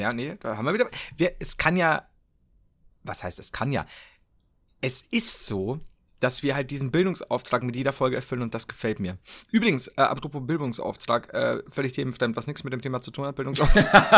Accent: Bavaria, Germany; Das Gute ist immer, dass hier bei uns in Bayern Mats, also es gibt die Schere Mats oder die Mist Mats

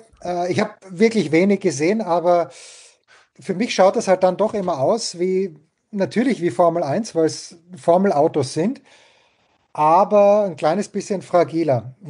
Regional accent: Graz, Styria, Austria; also born or lived in Mainz; Geboren in Mainz, Eltern im Zweiten Weltkrieg gestorben, groß geworden bei der Großmutter in Graz, mit österreichischer Lizenz gefahren, aber deutsche Staatsbürgerschaft nie abgegeben.

